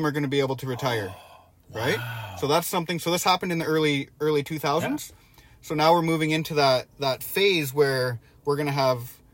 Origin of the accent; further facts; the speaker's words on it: Trenton, Ontario, Canada; born there; I was born in Trenton.